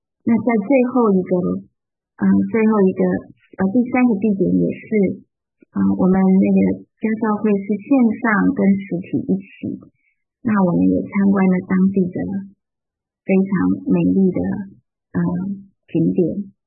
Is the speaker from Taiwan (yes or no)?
yes; Taipei, Taiwan; 我从小是在台北市长大的